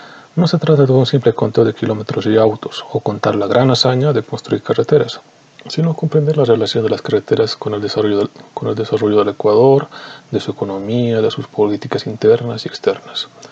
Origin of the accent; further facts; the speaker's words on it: Bolivia; soy boliviano